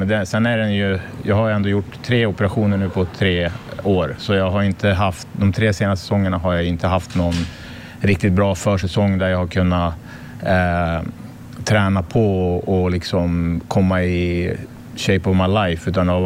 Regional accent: Stockholm, Stockholm County, Sweden; Men jag har min familj här hemma i Stockholm och känner väl i alla fall att jag vill flytta hem hit till Stockholm.

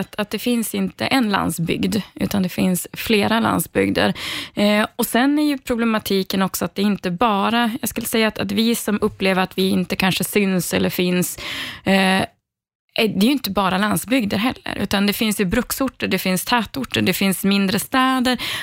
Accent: Kall, Jämtland County, Sweden; Och då visar det sig att det är min hemkommun som är helvetet.

